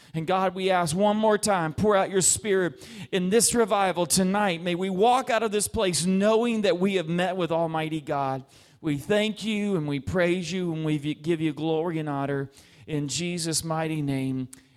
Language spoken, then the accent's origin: English; Dallas, Texas, United States; We are visitors too, so we're from Dallas, Texas.